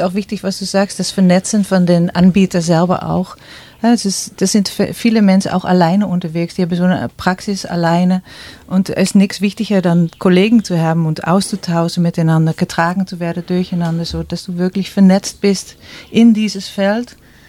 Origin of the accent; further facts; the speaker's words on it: Netherlands; now in Germany; Ich komme aus Holland. Ich bin 2012 hierher gezogen und habe mir ein paar Jahre gebraucht, um hier anzukommen